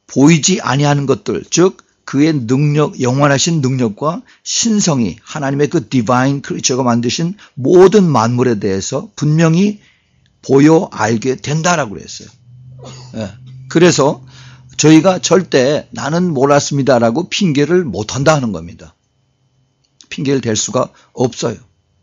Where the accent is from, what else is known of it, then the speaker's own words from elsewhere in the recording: South Korea; 내가 한국 사람이라니까 인삼을 보여주면서